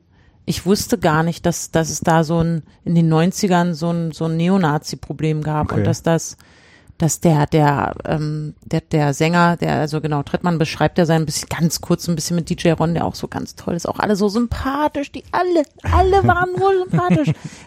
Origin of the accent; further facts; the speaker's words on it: Chemnitz, Saxony, Germany; hey, ich komme aus Chemnitz, ne?